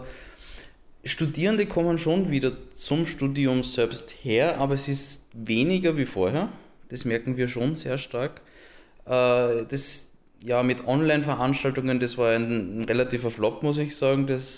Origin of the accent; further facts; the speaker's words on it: Vienna, Austria; bei uns in Wien